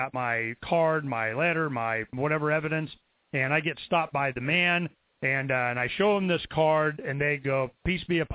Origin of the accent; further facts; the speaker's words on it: Florida, United States; Okay, now I'm from Florida as a kid, and I know the Seminole Indians was a Florida tribe.